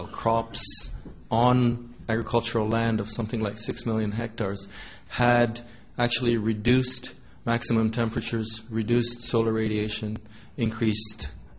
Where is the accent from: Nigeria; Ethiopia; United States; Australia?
Ethiopia; not too far from my hometown in Ethiopia